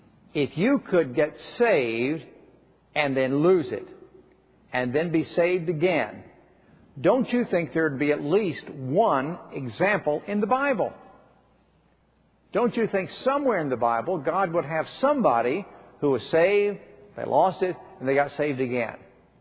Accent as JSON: {"language": "English", "region": "Tennessee", "country": "United States", "tie": "born or raised there", "said": "I grew up in Calvary Baptist Church up in East Tennessee."}